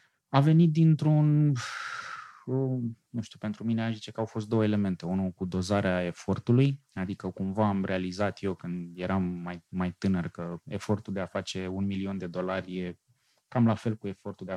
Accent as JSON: {"language": "Romanian", "country": "Romania", "said": "am luat așa un taste de cum e să vin din România în afară"}